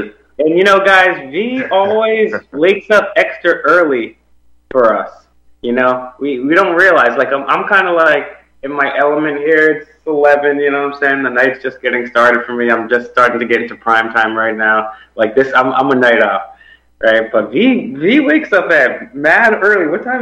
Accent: United States; I'm a voluntarist, so I hate when I say I'm an American, but for the people that live in this area over here

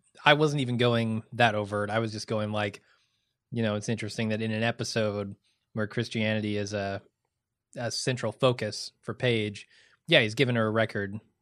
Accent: Midwest, United States; No, I'm only familiar with Chi-Chi's. I'm from the Midwest.

